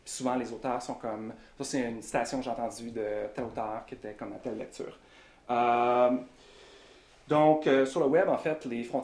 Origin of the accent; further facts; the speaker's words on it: Jonquière, Quebec, Canada; born there; je suis né à Jonquière, Québec. Donc je suis francophone d'origine, mais j'ai fait un peu le passage vers l'anglais avec ma carrière.